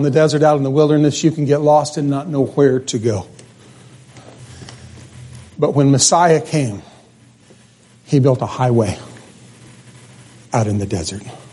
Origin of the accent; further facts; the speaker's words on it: New Mexico, United States; Well, I'm from New Mexico, folks. That's desert country.